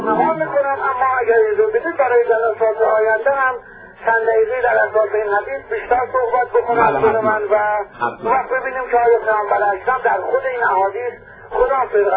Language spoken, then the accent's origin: Persian; Iran; ما ایرانی هستیم، سیه باشیم، سنی باشیم، زرتشتی باشیم، عرق ملی داریم، وطنمون دوست داریم